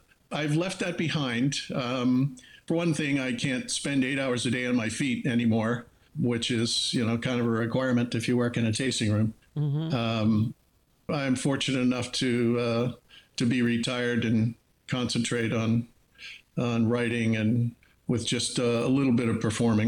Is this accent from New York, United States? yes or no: no; Pennsylvania, United States; I grew up in Western Pennsylvania.